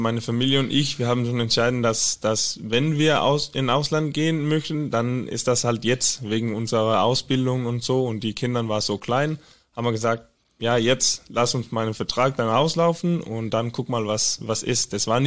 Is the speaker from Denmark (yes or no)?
yes; Skive, Central Denmark Region, Denmark; moved away as an adult; also born or lived in Aarhus; Ich bin in Skive geboren. Das ist so in Midtjylland. Also ganz in die Mitte des Jylland. Einfach 3 Stunden, 3,5 entfernt von Hamburg. Bin ich aufgewachsen, 20 Jahre und dann nach Aarhus gezogen.